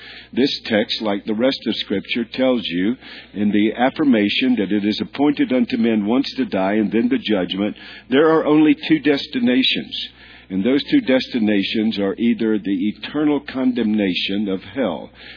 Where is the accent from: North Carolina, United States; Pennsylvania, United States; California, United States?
North Carolina, United States; but I'm from North Carolina.